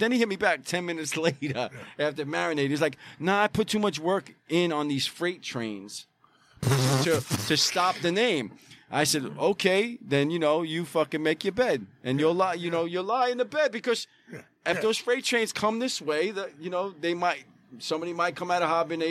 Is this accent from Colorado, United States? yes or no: no; Brooklyn, New York, United States; But as a kid growing up in Bay Ridge, bars and pizzerias was like, it was in the Guinness Book of World Records for having the most in the fucking world, right?